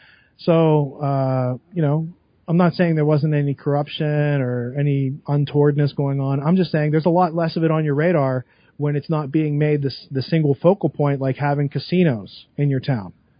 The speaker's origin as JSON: {"language": "English", "town": "Beaver", "region": "Pennsylvania", "country": "United States", "tie": "born or raised there", "said": "So I come from Beaver, Pennsylvania, and it's a town within the ci"}